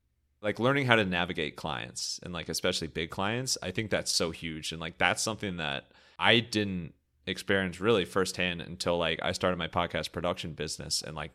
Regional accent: Cleveland, Ohio, United States; I'm from Cleveland, Ohio originally, but anyway, very familiar with Indy and Bloomington area, obviously.

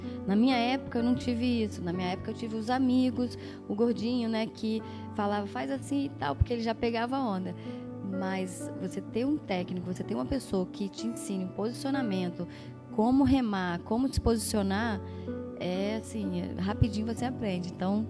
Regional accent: Vila Velha, Espírito Santo, Brazil; Sou nascida em Vila Velha, começando a ser criada em Jardim Azteca, e aos 4 anos de idade fomos para Barra do Jucu.

